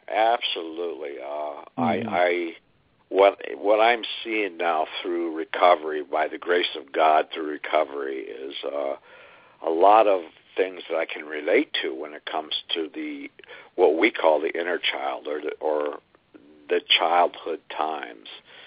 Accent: Spokane, Washington, United States; through my time growing up in Spokane, he came to become a captain of the sheriff's office of Spokane County.

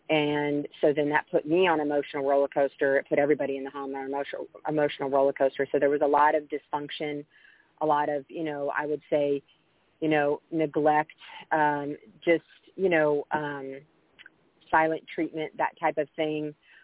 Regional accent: Houston, Texas, United States; I was raised here in Houston. I'm a native Houstonian.

